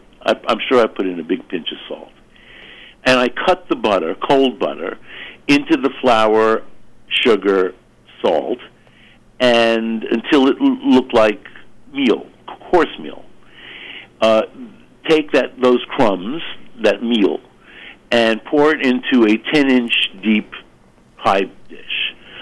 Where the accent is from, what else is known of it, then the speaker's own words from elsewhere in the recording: Brooklyn, New York, United States; You know, I'm from Brooklyn. It's the center of the world here.